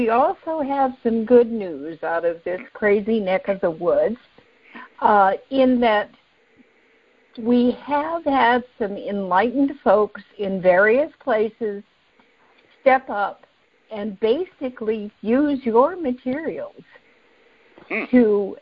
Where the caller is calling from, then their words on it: Minneapolis, Minnesota, United States; I'm from Minneapolis, also.